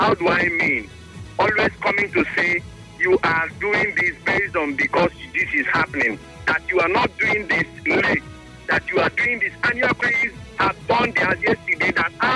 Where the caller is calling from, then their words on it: Rumuosi, Rivers, Nigeria; I'm calling you from Rumosi.